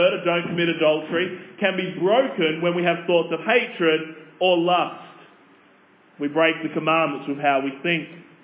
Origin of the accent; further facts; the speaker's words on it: Australia; as an Australian